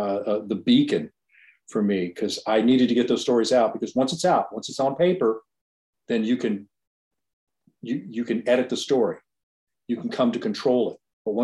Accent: Virginia Beach, Virginia, United States; I grew up in Virginia Beach.

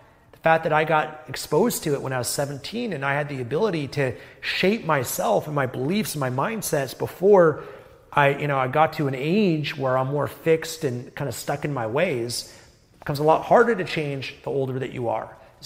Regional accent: Canada; born there; I was born in Canada, a first world developed country

